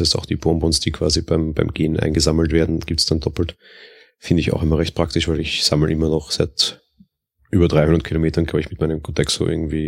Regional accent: Austria; So kleine lokale Händler haben es zumindest bei uns in Österreich eh immer wieder mal.

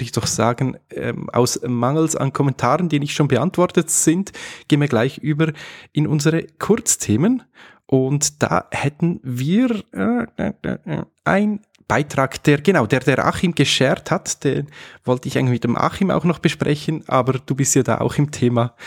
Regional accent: Switzerland; Also bei uns in der Schweiz ist die Taxi-Lobby brutal stark.

